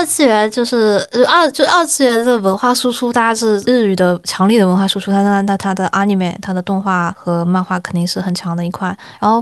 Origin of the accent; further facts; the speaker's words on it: China; first language Mandarin Chinese; 我的母语不是英语，我是说中文，我是说普通话长大的。